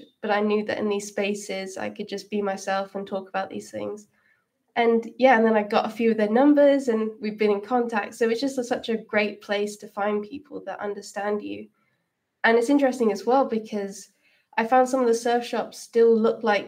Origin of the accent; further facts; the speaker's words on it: South West England, United Kingdom; Yeah, so I'm from Devon, which is where you have a big surf scene.